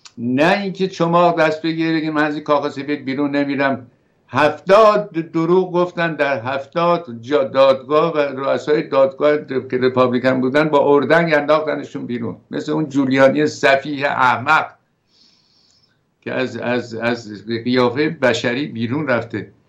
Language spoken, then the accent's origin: Persian; Iran; گفت کجایی هستی؟ گفتم ایرانی هستم.